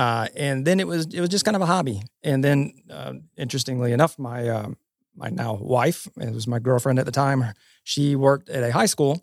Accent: Nashville, Tennessee, United States; also born or lived in Cincinnati, United States; So I grew up here in Nashville, moved back down to Nashville.

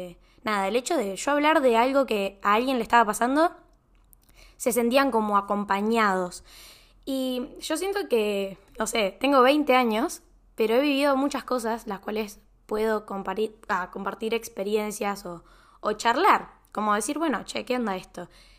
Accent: San Luis, Argentina; moved away as an adult; now in Buenos Aires, Argentina; Tengo 20 años, soy de San Luis, capital de Argentina, por si me escuchan desde otros países. Bueno, ahí nací, me vine a vivir a Buenos Aires hace casi ya 2 años, desde el 2021

